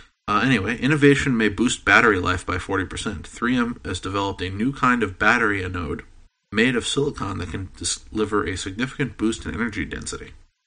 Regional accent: New York City, New York, United States; And I have a story about my hometown of New York City.

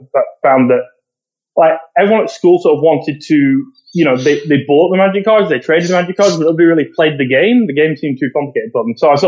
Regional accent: Preston, North West England, United Kingdom; That's right. Yeah, I'm born and raised here. There's university here, but yeah, it's just it's a fairly small town. It's not far from Manchester.

